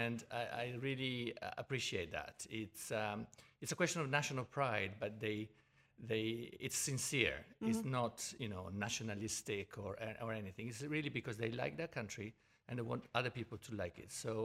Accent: Verona, Veneto, Italy; Although I come from Verona, I'm used to the Dolomites

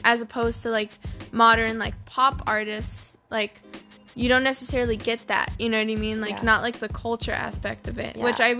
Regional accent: United States; Yeah, because we're from America, you know what I mean?

